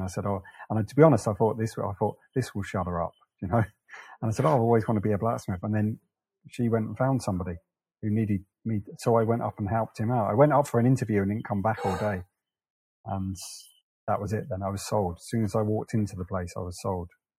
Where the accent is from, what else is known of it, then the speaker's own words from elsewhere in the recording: Portsmouth, South East England, United Kingdom; born there; moved away as an adult; I was born in Portsmouth in the south coast of England.